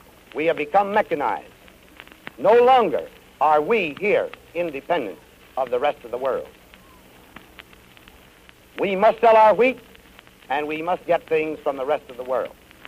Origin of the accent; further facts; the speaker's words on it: Abilene, Kansas, United States; the proudest thing I can claim is that I am from Abilene.